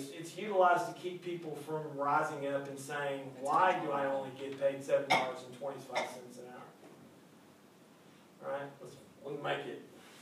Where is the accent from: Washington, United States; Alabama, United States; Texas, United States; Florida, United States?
Texas, United States; Waxahachie; when I was growing up in Waxahachie, Texas